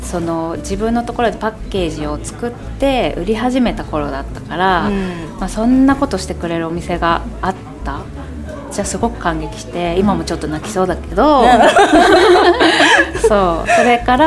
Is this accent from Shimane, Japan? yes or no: yes; Masuda, Shimane, Japan; moved away as an adult; now in Tokyo, Japan; 増田育ちです